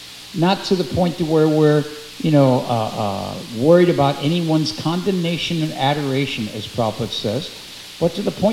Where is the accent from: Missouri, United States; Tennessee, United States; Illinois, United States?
Missouri, United States; St. Louis; to speak at my old alma mater, the temple I grew up in St. Louis.